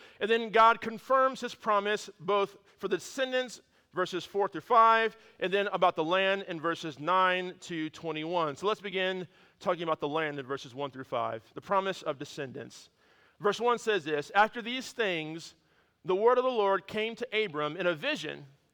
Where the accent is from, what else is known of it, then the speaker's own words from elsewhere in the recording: California, United States; And if you're familiar with my home state of California, that's in between Laguna Beach and San Diego.